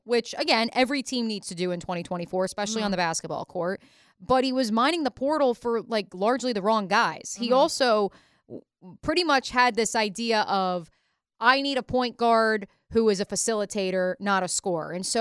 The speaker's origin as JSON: {"language": "English", "region": "New Jersey", "country": "United States", "tie": "born or raised there", "said": "If you get outside of the state of Florida, I would argue, especially growing up in New Jersey, people view Florida as a quote-unquote blue blood in football."}